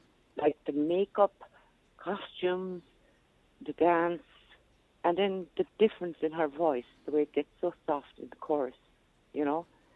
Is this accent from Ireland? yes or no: yes; Munster, Ireland; now in County Waterford, Ireland; I'm originally from Kerry, but living in County Waterford now for a long time.